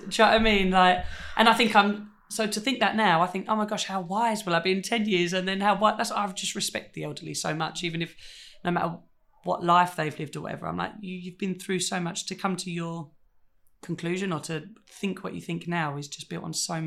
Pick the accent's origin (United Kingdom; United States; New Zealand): United Kingdom; I don't know if it's being British or being.